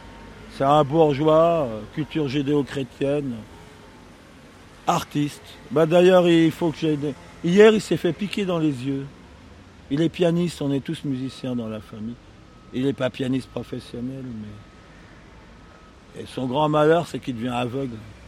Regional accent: Paris, Île-de-France, France; je suis parigot, hein

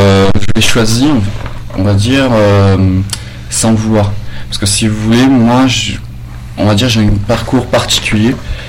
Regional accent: Saint-Étienne, Auvergne-Rhône-Alpes, France; Mais moi, j'ai un parcours particulier. Je suis de Saint-Étienne au départ.

